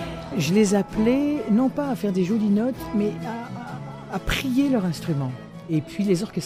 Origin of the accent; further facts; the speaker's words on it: Chartres, Centre-Val de Loire, France; je viens de la région de Chartres.